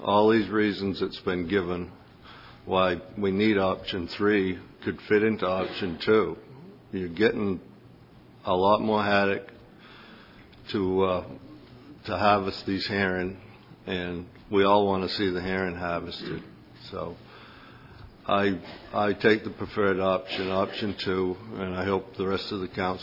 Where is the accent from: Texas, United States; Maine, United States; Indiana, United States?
Maine, United States; Port Clyde; from Port Clyde, Maine.